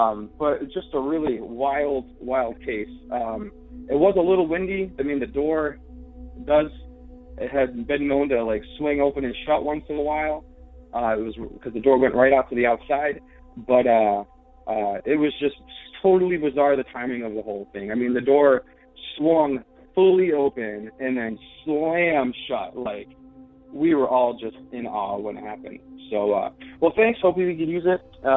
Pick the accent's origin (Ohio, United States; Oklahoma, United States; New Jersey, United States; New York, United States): New York, United States; from Western New York.